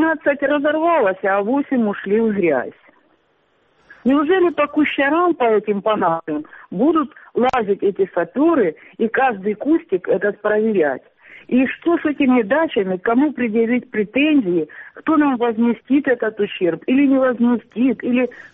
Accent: Shchastia, Luhansk Oblast, Ukraine; я из города Счастья.

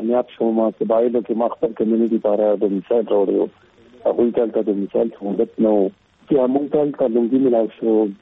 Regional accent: Landi Kotal, Khyber Pakhtunkhwa, Pakistan; د لنډي کوتل کې پیدا شوی ما خپل ایجوکیشن هم لنډي کوتل کې کړی، او بیا د پېښور نه راغلم دلته

